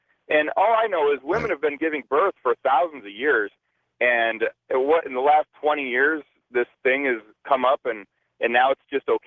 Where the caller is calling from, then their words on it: Arizona, United States; I'm calling from Arizona. I'm actually a first-time caller.